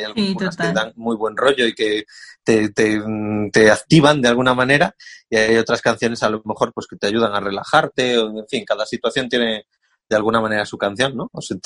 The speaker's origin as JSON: {"language": "Spanish", "region": "Galicia", "country": "Spain", "moved": "as an adult", "lives_now": "Zaragoza, Spain", "said": "se vive bien aquí en Zaragoza. Me vine desde Galicia a estudiar y ahora estoy trabajando aquí en Zaragoza. Y bueno, y llevo ya 20 años"}